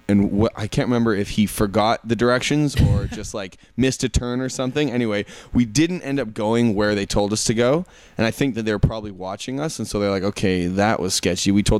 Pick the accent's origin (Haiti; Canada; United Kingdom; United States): Canada; sorry, we're Canadian, we don't really know where we're going